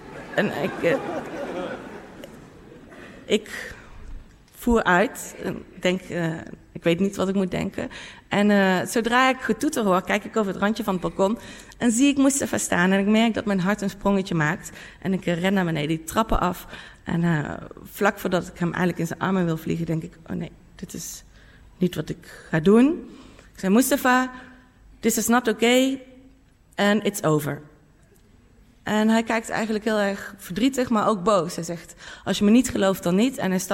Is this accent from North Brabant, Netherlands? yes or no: yes; North Brabant, Netherlands; altijd als ik uitging in mijn eigen dorp waar ik vandaan kom in Brabant.